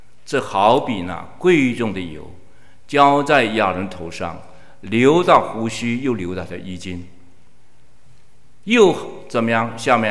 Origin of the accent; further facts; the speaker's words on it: Guangdong, China; 我们是广东人，不晓得地理环境